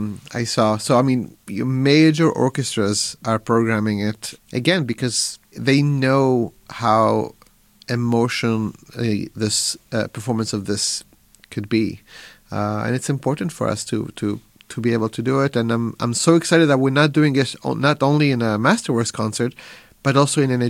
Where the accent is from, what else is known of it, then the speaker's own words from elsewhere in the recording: Israel; now in United States; I grew up in Israel, but my family immigrated from Morocco to Israel.